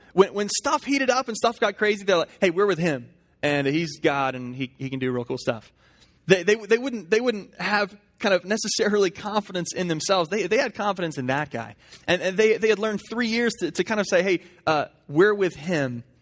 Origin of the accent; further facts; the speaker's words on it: England, United Kingdom; I'm actually an English guy. I'm a red passport, not a blue passport guy.